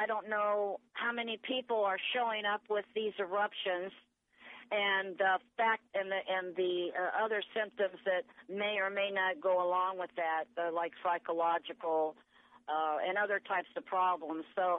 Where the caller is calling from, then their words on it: Ellington, Florida, United States; I'm calling from Ellington, Florida